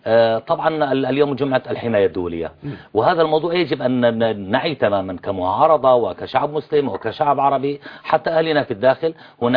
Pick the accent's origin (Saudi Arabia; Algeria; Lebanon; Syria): Syria; moved away; وأنا ابن سوريا ولم أغادر سوريا إلا فترة قريبة